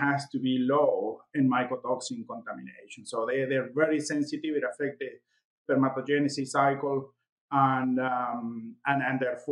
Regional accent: Argentina; I'm originally from Argentina, but I grew up on a farm and I was living at the farm until I was 25.

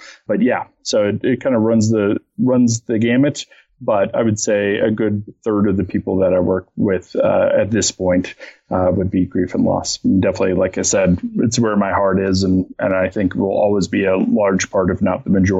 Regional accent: Boulder, Colorado, United States; And although I'm from Boulder, sometimes I still go, really?

